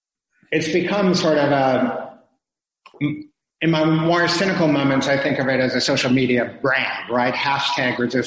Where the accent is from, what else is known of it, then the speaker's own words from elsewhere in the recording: Iowa, United States; as representing the people I grew up with in Iowa